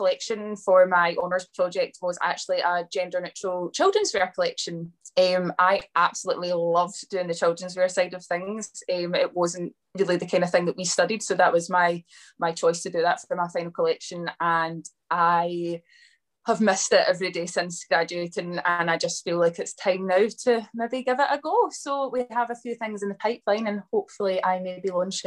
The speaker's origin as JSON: {"language": "English", "region": "Scotland", "country": "United Kingdom", "said": "I'm just Scottish through and through. I couldn't imagine being anywhere else."}